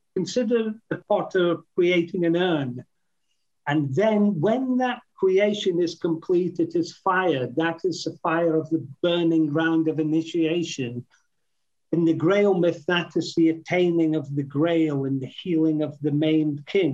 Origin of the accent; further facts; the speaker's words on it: Scotland, United Kingdom; born there; It's a great one for me, certainly, because I was born in Scotland.